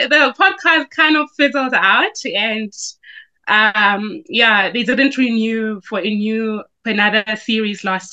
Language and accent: English; Pretoria, Gauteng, South Africa; now in Cape Town, South Africa; Yes, I'm based in Cape Town, and Pretoria is my hometown.